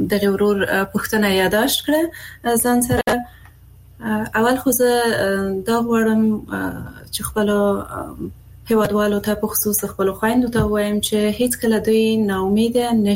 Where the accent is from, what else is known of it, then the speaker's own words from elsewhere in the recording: Afghanistan; زه د افغانستان یو هغه میرمن یم